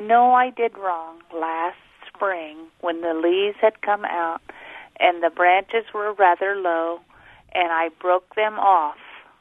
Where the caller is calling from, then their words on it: Hume, Illinois, United States; Hume, Illinois.